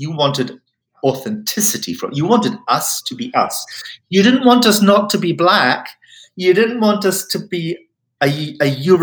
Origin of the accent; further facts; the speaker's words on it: Scotland, United Kingdom; I've been thinking about the questions about, as a Scot, you know, is it appropriate for English actors to play Scottish parts?